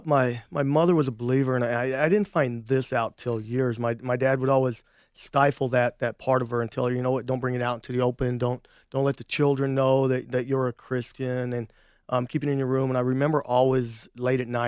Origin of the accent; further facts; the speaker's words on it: California, United States; born there; I was born in California. My dad done construction, and we just moved to and fro all the time.